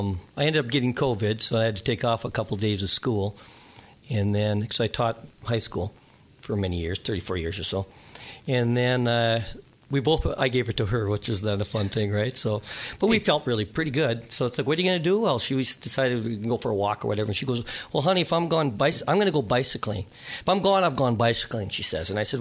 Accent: Waconia, Minnesota, United States; Waconia. Both of us are from Waconia.

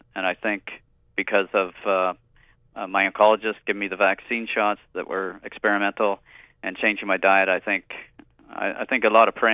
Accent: Canada

